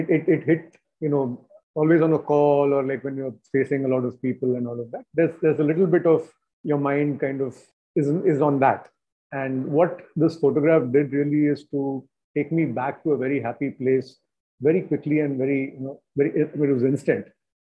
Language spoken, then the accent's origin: English; Mumbai, Maharashtra, India; So I think as a child growing up in Bombay